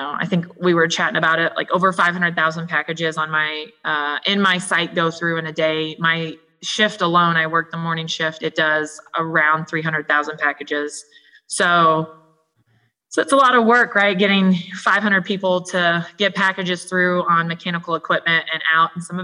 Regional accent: Midwest, United States; now in Texas, United States; I'm from the Midwest, and snow is not a scary thing, but in Texas it is a scary thing for sure.

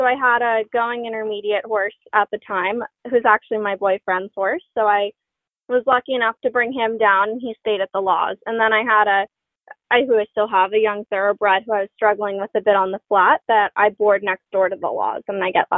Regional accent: Maryland, United States; now in Florida, United States; that's a really big trip to go live in Florida year round, because I'm from Maryland.

